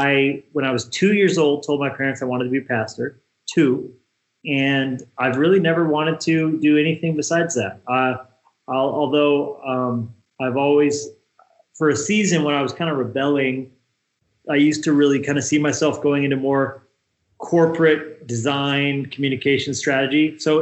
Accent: New Mexico, United States; also born or lived in Northwest; Yeah, so I grew up in New Mexico.

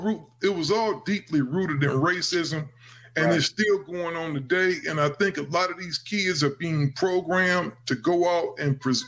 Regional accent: Midwest, United States; You know, I'm originally from the Midwest.

